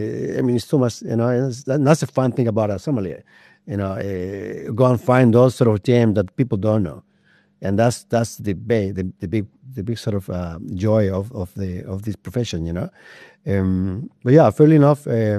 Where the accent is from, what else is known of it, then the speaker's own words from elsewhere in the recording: Chile; now in South Africa; I grew up in Chile with a lot of earthquake